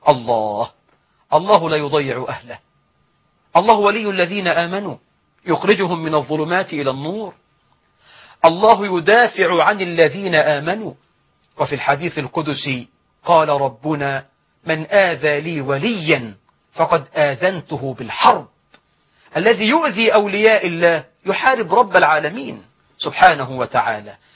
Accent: Egypt; أنا مصري،

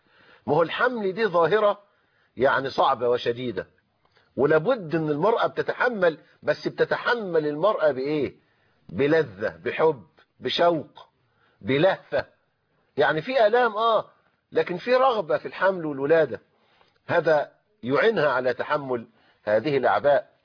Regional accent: Egypt; أثاث البيت والمنزل اللي دخلوا به وتزوجوا به ده ملك للزوجة بناء على العرف السائد عندنا في مصر

